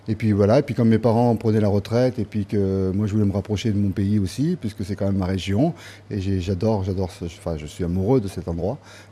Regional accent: Paris, Île-de-France, France; born there; Alors moi, je suis ce qu'on appelle un apatride. Je suis fils d'Auvergnat, né à Paris, et morsois d'origine, donc juste à la limite du Lot.

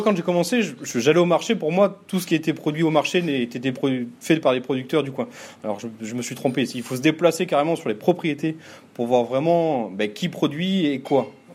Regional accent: Bergerac, Nouvelle-Aquitaine, France; je suis né à Bergerac, j'ai grandi à Bergerac. J'ai fait mes classes à Bergerac aussi, un petit peu en Érac dans le Lot-et-Garonne.

